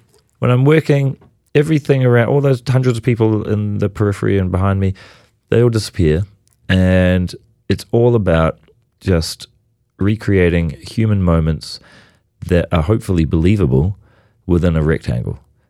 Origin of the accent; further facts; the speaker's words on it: New Zealand; There's a big drive growing up in New Zealand for educators to teach kids about what happened